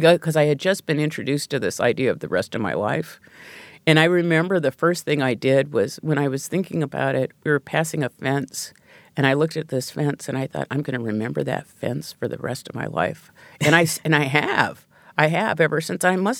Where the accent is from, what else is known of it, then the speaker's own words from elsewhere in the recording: Pacific Northwest, United States; And I grew up in the Pacific Northwest, but I drew an orange grove.